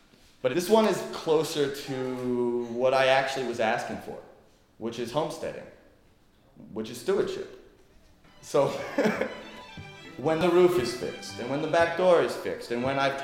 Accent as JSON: {"language": "English", "region": "New York", "country": "United States", "said": "And I am from New York, forgive me, please."}